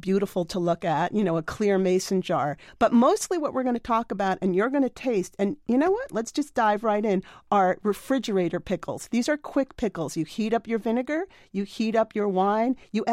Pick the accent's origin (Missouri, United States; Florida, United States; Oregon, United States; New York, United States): New York, United States; You know, I grew up outside of New York City and spent a lot of time in Jewish delis.